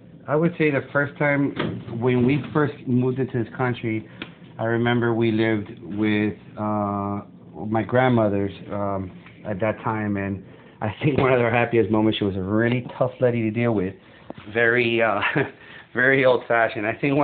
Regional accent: Managua, Nicaragua; I was born in Managua, Nicaragua. As a child, I remember growing up through a torn country.

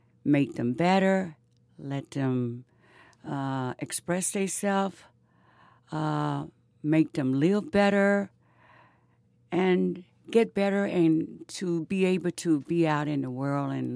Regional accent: Louisiana, United States; I came from a big family, and I was raised in Louisiana on a big farm, okay?

